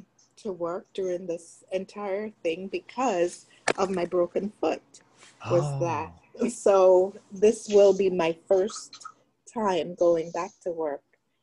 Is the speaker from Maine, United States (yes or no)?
no; Florida, United States; I am from South Florida, so you would attempt to get to the beach and you have to fight through the crowd.